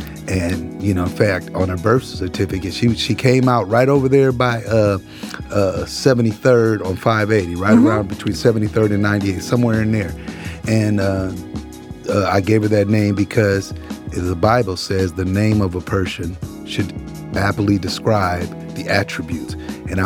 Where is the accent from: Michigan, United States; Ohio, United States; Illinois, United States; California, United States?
California, United States; Oakland; I grew up in East Oakland.